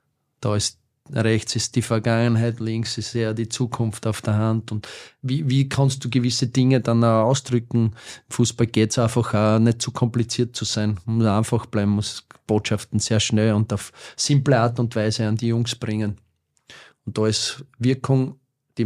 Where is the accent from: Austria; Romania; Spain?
Austria; Buch bei Weiz, Styria; Und zwar in einem Dorf, in meinem Heimatort, in Buch bei Weiz